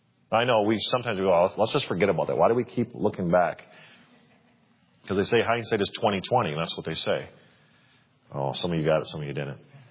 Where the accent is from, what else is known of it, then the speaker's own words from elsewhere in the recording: Alabama, United States; We're from Alabama. We're not from Wisconsin.